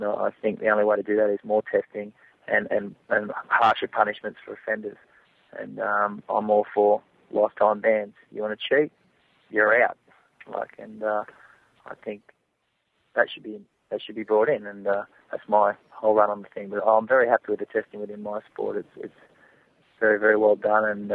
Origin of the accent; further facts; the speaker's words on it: Australia; now in United States; growing up in Australia, we grew up with sharks.